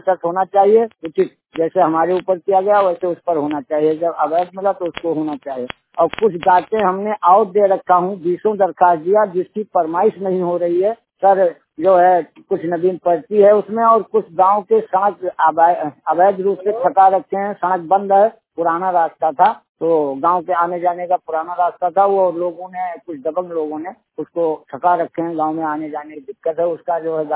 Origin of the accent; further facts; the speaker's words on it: Sukul Purwa, Uttar Pradesh, India; ग्राम सुकुल पुरवा मौजा श्रीपुर बैराजी का रहने वाला हूँ, थाना विशेषरगंज जिला बहराइच।